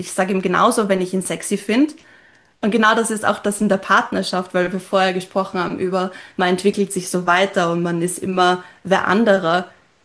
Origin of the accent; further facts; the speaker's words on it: Vienna, Austria; born there; Und ich komme aus der Großstadt. Ich bin in Wien geboren. Aber jetzt lebe ich am Land, in einem Kaff, in den Bergen.